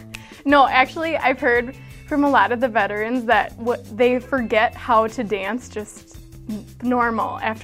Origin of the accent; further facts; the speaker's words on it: Burnsville, Minnesota, United States; I'm from Burnsville, and this is my rookie year.